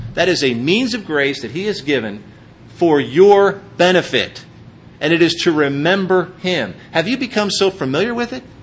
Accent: Pennsylvania, United States; I grew up in Pennsylvania and people would come to visit from everywhere and around the country and they'd go, boy, these beautiful cornfields, the rolling hills, the Blue Ridge Mountains.

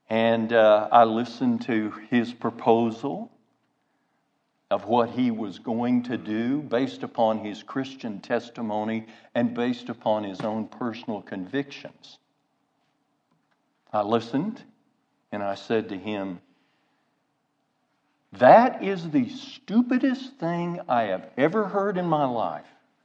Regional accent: Oklahoma, United States; I'm from Oklahoma.

